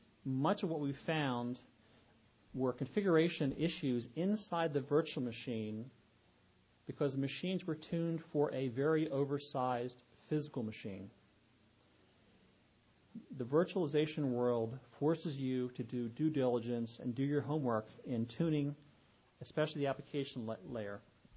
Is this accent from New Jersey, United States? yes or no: no; Pennsylvania, United States; We're from Pennsylvania. We see cows and pigs, mostly.